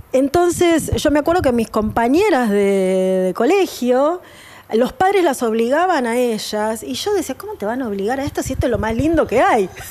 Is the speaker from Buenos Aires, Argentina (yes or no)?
yes; Buenos Aires, Argentina; en el Sanatorio Cruz Palermo, y viví toda mi vida en Palermo, toda mi vida hasta que me fui, ¿no? Pero sí, nací, soy una chica de acá, de Capital.